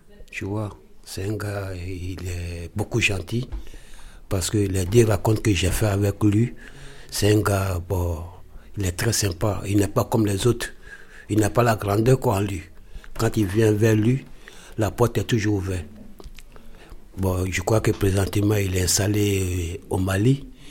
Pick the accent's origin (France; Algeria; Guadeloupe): Algeria; Ouais, je suis Algérien